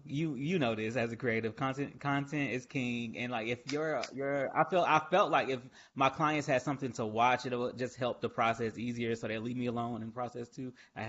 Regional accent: Atlanta, Georgia, United States; now in Raleigh, United States; So yeah, I'm from Atlanta originally. I am currently living in Raleigh, North Carolina.

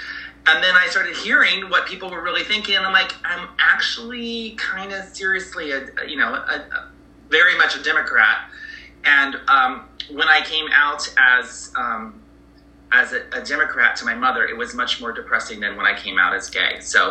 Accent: Ohio, United States; now in Palm Springs, United States; I live in Palm Springs, California, but I was raised in Ohio, amongst all Republicans.

